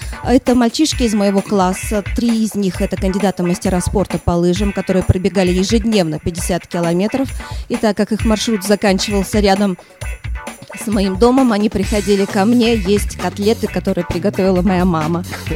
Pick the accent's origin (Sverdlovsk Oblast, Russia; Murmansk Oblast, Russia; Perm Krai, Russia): Murmansk Oblast, Russia; born there; Я родилась в Мурманской области, хотя мои родители отсюда.